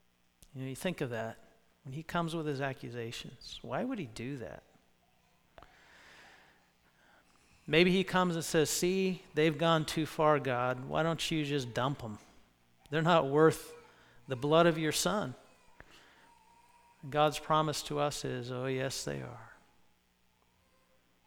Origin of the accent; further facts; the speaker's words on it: United States; as an American, I'm supposed to point that out.